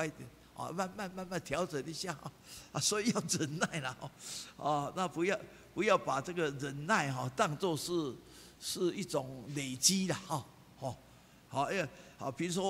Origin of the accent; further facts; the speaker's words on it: Taiwan; 啊，我们这个台湾人讲话哦，我说台湾话很有学问